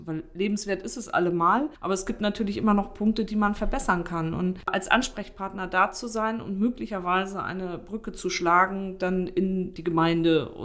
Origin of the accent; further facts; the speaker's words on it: Mecklenburg-Vorpommern, Germany; Also ich komme gebürtig aus Mecklenburg, bin ja im Osten groß geworden